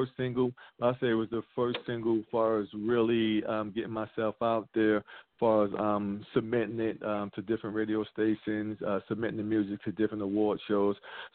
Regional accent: Brooklyn, New York, United States; now in Goldsboro, United States; I am calling from Goldsboro, North Carolina, by way of Brooklyn, New York. So I was actually born and raised in Brooklyn, New York. Been in Goldsboro probably going on 3 years now.

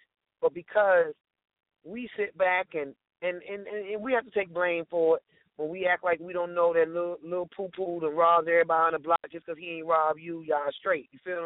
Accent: Brooklyn, New York, United States; I'm from Brooklyn originally, and grew up around a lot of Nigerians, a lot of Haitians, a lot of Caribbean people, a lot of African people.

